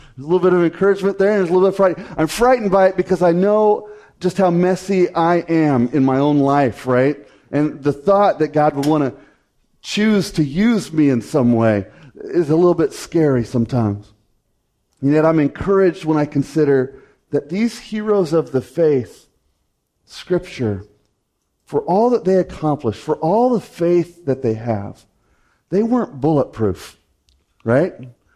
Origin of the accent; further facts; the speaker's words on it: Denver, Colorado, United States; I confessed a couple weeks ago that I grew up in Denver.